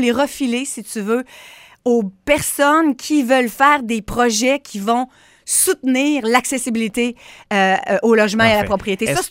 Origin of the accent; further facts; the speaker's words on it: Quebec City, Quebec, Canada; Moi, je suis née à Québec. J'ai vécu toute ma vie à Québec. Québec, c'est ma maison. Québec, c'est chez moi.